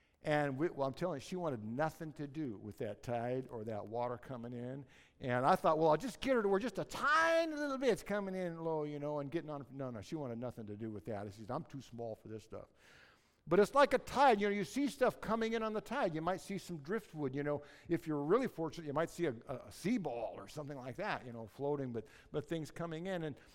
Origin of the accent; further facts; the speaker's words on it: Seattle, Washington, United States; And I grew up in Seattle, and I thought, well, we got hills this big in downtown Seattle, for crying out loud.